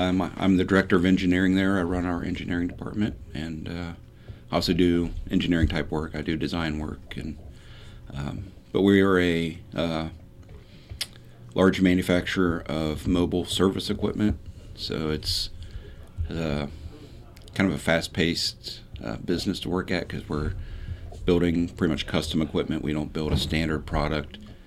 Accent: Baltimore, Ohio, United States; My father's still living. He lives actually in the home I grew up in Baltimore, Ohio.

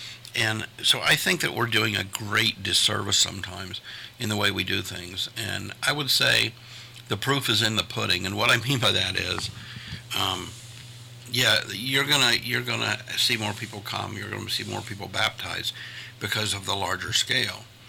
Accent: Columbus, United States; Now, the church that I grew up in Columbus, we were part of an association of churches

